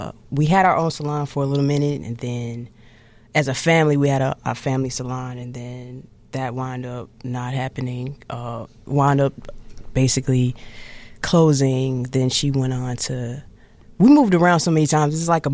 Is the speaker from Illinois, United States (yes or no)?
yes; Chicago, Illinois, United States; Yeah, I grew up South Side, Chicago, more like South Shore. That's pretty much where I was at, 72nd and Oldsby, to be exact.